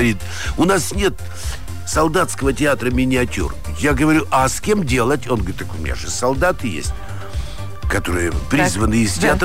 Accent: Sverdlovsk Oblast, Russia; Я родился в рабочей крестьянской семье в Свердловской области.

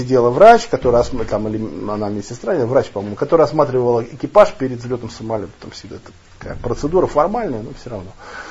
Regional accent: Saint Petersburg, Russia; Я говорю, здравствуйте, вот мы из Петербурга.

